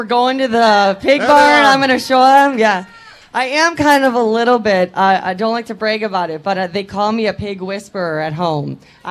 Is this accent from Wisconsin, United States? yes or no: yes; Wisconsin, United States; also born or lived in Michigan; now in Minnesota, United States; I came from Michigan, but I'm from Wisconsin. So I was Wisconsin, Michigan, now Minnesota.